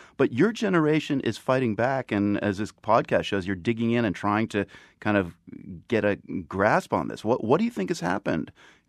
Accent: North Carolina, United States; also born or lived in New York; I was born in New York, but grew up from the age of 6 in North Carolina in the mid-60s.

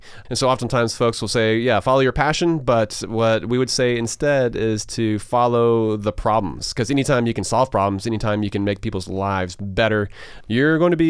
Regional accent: Augusta, Georgia, United States; as a kid growing up in Augusta, I mean, the Atlanta Braves were it.

